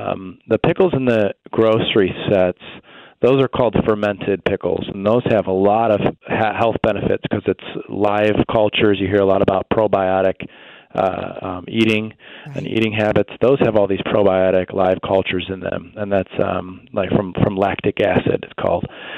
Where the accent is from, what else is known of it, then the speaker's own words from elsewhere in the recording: Michigan, United States; So we grew up in the Detroit suburbs, and my great-grandmother passed on this pickle recipe to our family.